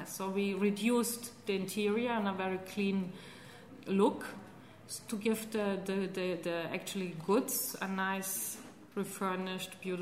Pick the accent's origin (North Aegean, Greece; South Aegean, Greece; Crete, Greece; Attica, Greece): Attica, Greece; Athens; And yes, I've been traveling a lot, but I would always come back to Athens. It's my hometown. I'm so happy being here, and there's so much to discover.